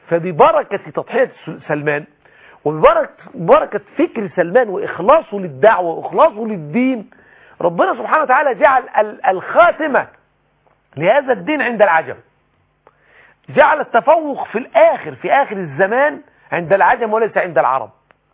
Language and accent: Arabic; Egypt; ويجيبوهم كل سنة عندنا في مصر يعملوا لهم ليه المسابقة بتاعت ليلة القدر